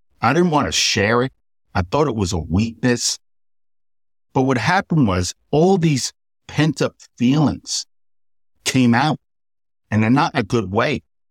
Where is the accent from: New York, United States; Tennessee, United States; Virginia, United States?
New York, United States; Port Washington; And it was very different growing up in Port Washington, where mother and father were there